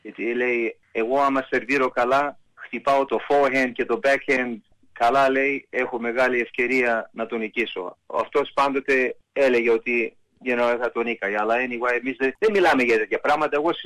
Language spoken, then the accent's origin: Greek; Ioannina, Epirus, Greece; Εγώ θέλω να τους πάω στα Γιάννενα, εκεί που είμαι, από το Γιωργάνο